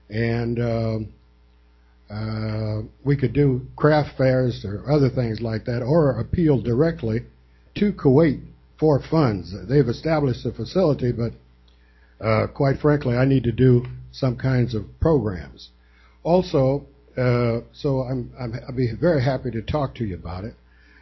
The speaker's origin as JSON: {"language": "English", "town": "Berkeley", "region": "California", "country": "United States", "tie": "born or raised there", "said": "I grew up in Berkeley, attended Berkeley High School and Columbus, and graduated from the University of California at Berkeley with honors."}